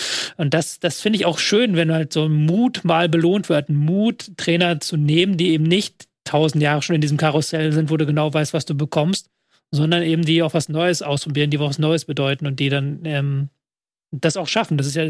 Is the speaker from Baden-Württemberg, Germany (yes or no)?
no; Schleswig-Holstein, Germany; einen Fußballverein aus meinem Heimatbundesland in der Bundesliga sehen, aus Schleswig-Holstein.